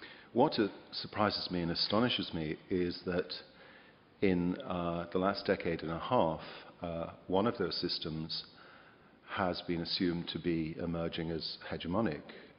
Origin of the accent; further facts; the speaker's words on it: United Kingdom; now in Sydney, Australia; I'm from the University of Technology, Sydney. Originally, I hail from the UK